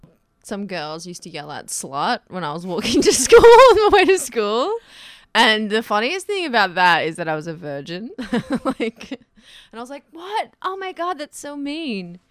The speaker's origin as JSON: {"language": "English", "region": "Queensland", "country": "Australia", "tie": "born or raised there", "said": "Then I moved straight out of home as soon as I turned 18. I moved to Brisbane. I grew up on the Sunshine Coast."}